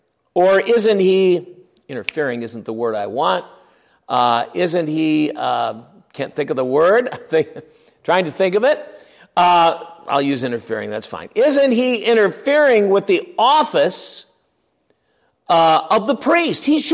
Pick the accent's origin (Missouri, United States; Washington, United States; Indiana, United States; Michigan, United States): Michigan, United States; Detroit; born there; now in Brookfield, United States; You know, I was born in Detroit. People ask me where I live, and I say, well, I live in Brookfield, Connecticut. That doesn't mean I'm from there.